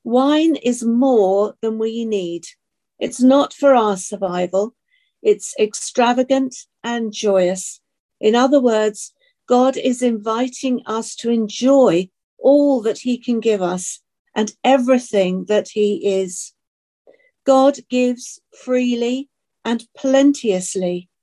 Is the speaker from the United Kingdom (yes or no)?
yes; United Kingdom; or because I'm British